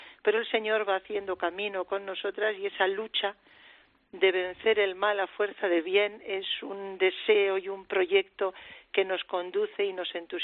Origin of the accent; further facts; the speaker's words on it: Burgos, Castile and León, Spain; also born or lived in Africa; Yo soy natural de Burgos, allí me eduqué en una familia cristiana.